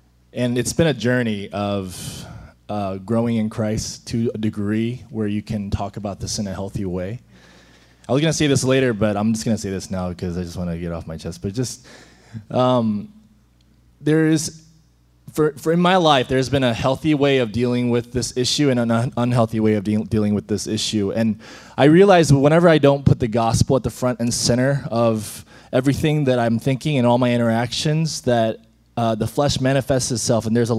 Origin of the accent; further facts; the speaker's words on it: Texas, United States; coming to the U.S. at an early age, around the age of 5, and, you know, always, it was a matter of, and I grew up here in Texas, by the way